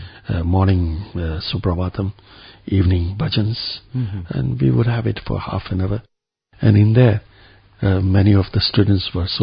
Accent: Gujarat, India; Because we come from Gujarat, where we got a bit of chapatis and a bit of rice as well.

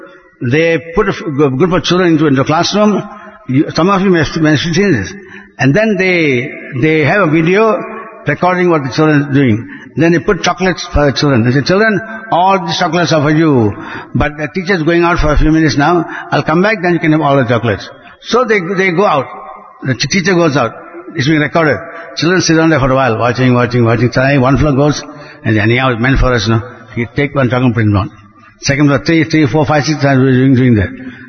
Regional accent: India; Now, as an Indian, but Indians cannot say, I am an Indian.

